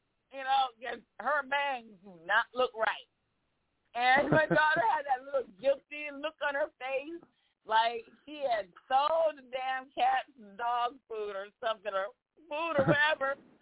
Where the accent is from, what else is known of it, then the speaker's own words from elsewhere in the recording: Vallejo, California, United States; I'm originally from California.